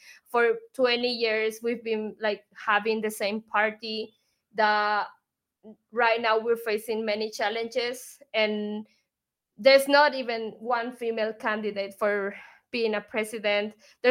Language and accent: English; Bolivia; I believe in us and the change we're creating from Bolivia to the world.